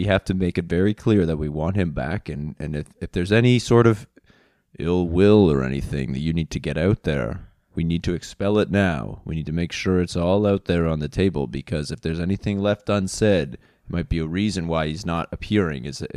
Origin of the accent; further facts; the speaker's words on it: Louisiana, United States; I'm from Louisiana.